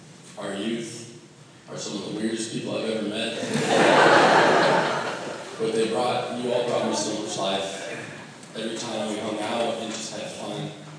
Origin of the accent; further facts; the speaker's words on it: Iowa, United States; But when I came to this place, I came from Iowa. Iowa is a very different state than Washington.